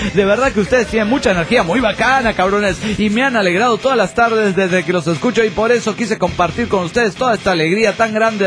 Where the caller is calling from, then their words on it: Tuluá, Valle del Cauca, Colombia; de Tuluá, Colombia.